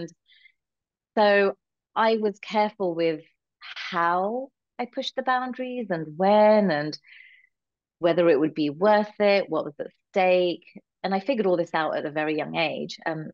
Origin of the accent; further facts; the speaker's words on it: London, United Kingdom; So I grew up in a conservative Indian family, but was born and raised in London. So I was exposed to both cultures.